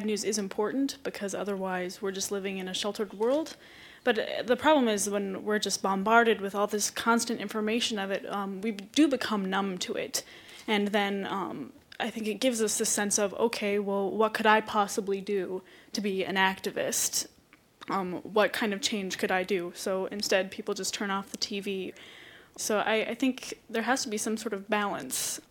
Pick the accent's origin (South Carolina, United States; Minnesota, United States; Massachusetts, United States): Minnesota, United States; St. Paul; from St. Paul.